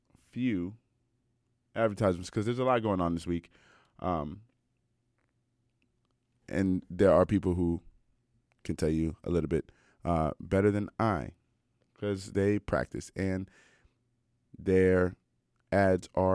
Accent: Silver Spring, Maryland, United States; On the first day of spring, my hometown, Silver Spring, Maryland, was dumped on about 5 inches of snow, along with almost the entire East Coast.

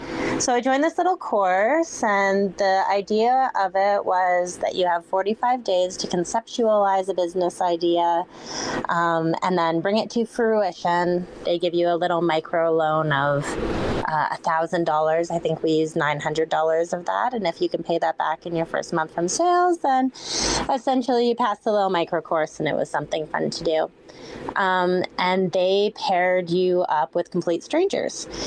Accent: British Columbia, Canada; now in Vancouver, Canada; I was raised on Vancouver Island, and I'm currently living in South Vancouver.

